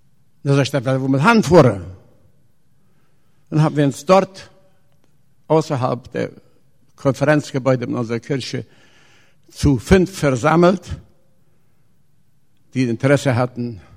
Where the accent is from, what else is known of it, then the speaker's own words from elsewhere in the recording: Volendam, Presidente Hayes, Paraguay; now in Brazil; bin von Brasilien, komme aber ursprünglich hier von Vollendam aus der Kolonie in Paraguay. Habe mein Leben aber meistens in Brasilien verbracht. Da habe ich auch meinen Glauben, fand ich aber hier in Friesland.